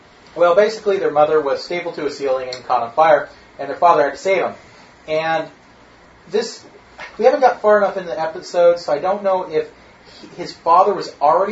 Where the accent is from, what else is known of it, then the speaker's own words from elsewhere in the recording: Lawrence, Kansas, United States; because I'm from Lawrence, Kansas.